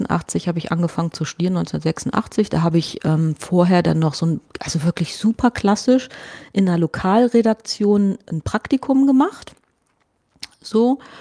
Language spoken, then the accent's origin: German; Bremen, Germany; Ich bin ja in Bremen geboren und dann in der Nähe von Bremen aufgewachsen und habe da gelebt mit meinen Eltern.